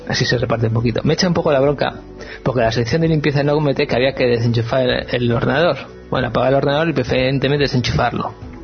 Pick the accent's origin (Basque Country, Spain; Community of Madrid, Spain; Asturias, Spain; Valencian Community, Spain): Basque Country, Spain; Bilbao; born there; Sí, yo soy nacido en Bilbao, entonces para lo demás son pueblos.